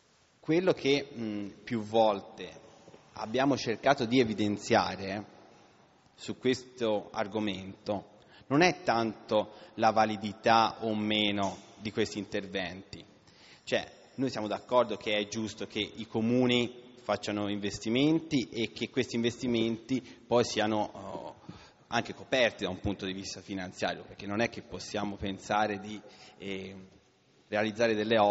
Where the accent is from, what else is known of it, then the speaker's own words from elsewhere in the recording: Terricciola, Tuscany, Italy; io sono di Terricciola, non è che riguardano nemmeno il mio comune